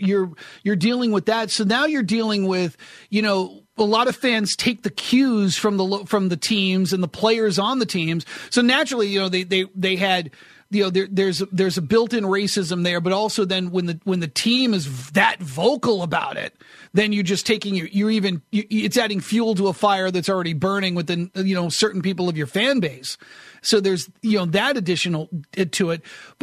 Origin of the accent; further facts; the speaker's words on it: Brooklyn, New York, United States; born there; I was born in Brooklyn. My father grew up in Brooklyn.